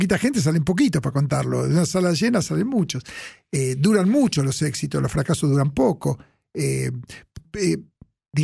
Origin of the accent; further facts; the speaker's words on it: Lomas del Mirador, Buenos Aires Province, Argentina; also born or lived in Mataderos; En Lomas de... nací en Mataderos